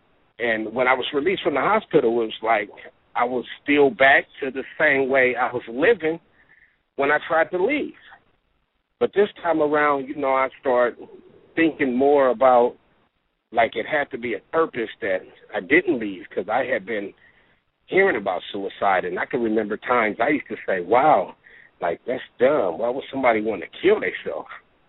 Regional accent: Compton, California, United States; during my life of growing up in the foster home, you know, I grew up in Compton, California

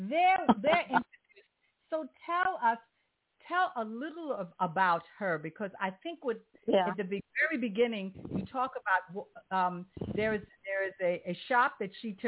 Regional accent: New York City, New York, United States; Being born and raised in New York City, you know, I love hearing people who love New York.

